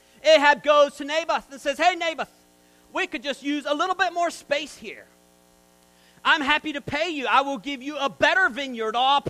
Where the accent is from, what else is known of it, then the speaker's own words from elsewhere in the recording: Kentucky, United States; Growing up in Kentucky, there were what they called Pollock jokes.